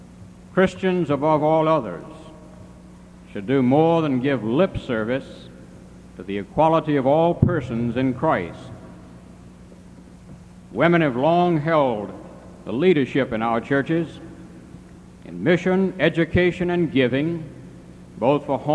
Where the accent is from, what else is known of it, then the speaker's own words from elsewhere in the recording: Washington, District of Columbia, United States; Mr. President … from Washington, D.C.